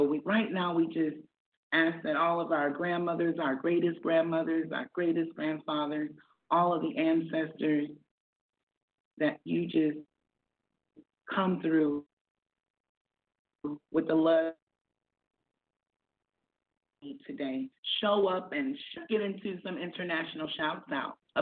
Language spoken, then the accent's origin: English; United States; Yes, I'm from America.